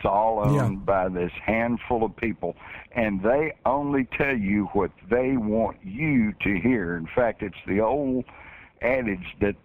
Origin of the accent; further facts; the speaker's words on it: Texas, United States; Hell, Mike, when I was a kid growing up in Texas, we took guns to school